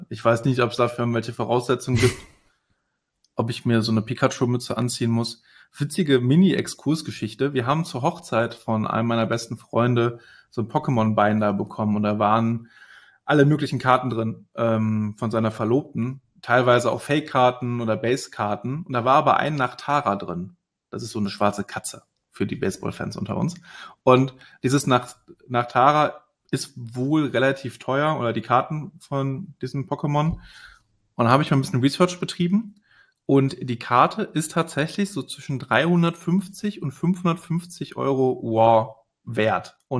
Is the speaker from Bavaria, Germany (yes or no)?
no; Düsseldorf, North Rhine-Westphalia, Germany; Ja, ich meine, ich bin ja Düsseldorfer. Das heißt, wir sind ja dann ohnehin karnevalsaffin.